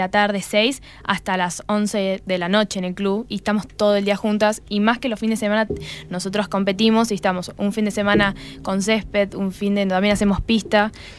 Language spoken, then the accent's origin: Spanish; Cipolletti, Río Negro, Argentina; now in San Martín de los Andes, Argentina; Yo no soy de acá, soy de Cipolletti